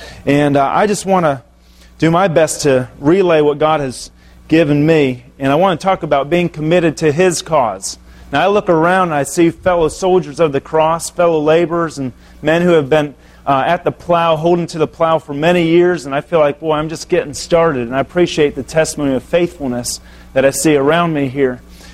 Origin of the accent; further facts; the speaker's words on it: Florida, United States; I'm from Florida.